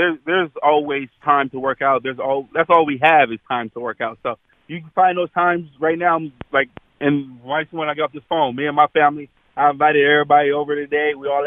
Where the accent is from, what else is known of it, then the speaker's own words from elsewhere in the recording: Long Beach, California, United States; Growing up in Long Beach teaches a lot.